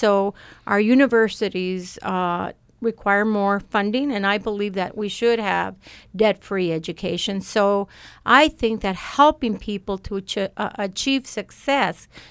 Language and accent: English; Tucson, Arizona, United States; also born or lived in Picacho / Marana; Well, yes, I am from Southern Arizona. I grew up in Tucson. I also, as a little girl, was raised in rural Arizona, Picacho and Marana.